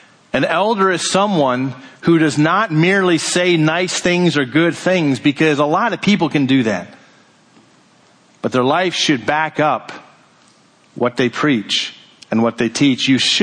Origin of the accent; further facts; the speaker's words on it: Ireland; And I feel badly that I'm not wearing green this morning, being an Irish guy as I am.